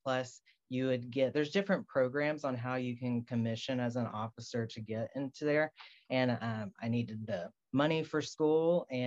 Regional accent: Alabama, United States; also born or lived in Spain / San Diego / Virginia / Florida; I'm originally from Alabama.

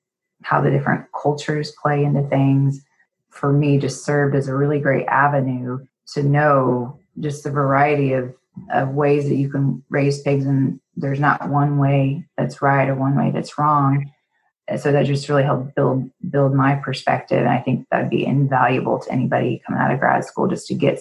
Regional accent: Indiana, United States; also born or lived in Iowa; And even I was in fourth grade, we moved from Iowa to Indiana, and that was a big thing for them.

